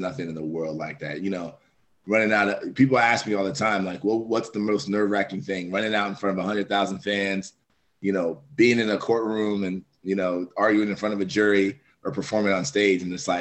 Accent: Columbus, Ohio, United States; Yeah, I was actually born and raised in Columbus, Ohio.

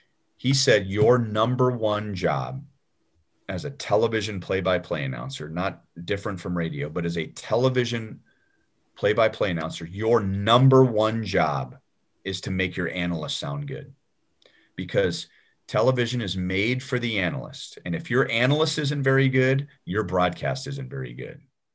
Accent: Los Angeles, California, United States; I grew up in Los Angeles in the heyday of the Lakers

